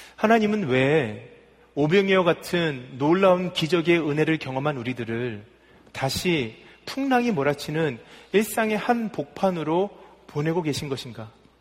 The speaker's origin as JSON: {"language": "Korean", "country": "South Korea", "said": "근데 우리는 의지의 한국인이잖아요."}